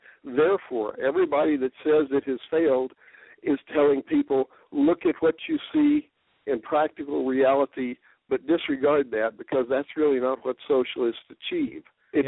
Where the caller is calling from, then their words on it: Las Vegas, Nevada, United States; Las Vegas.